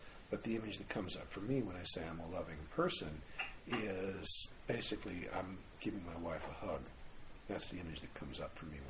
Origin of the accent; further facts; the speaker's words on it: United States; I'm Jewish, I'm a guy, I'm an American, I'm a 64-year-old guy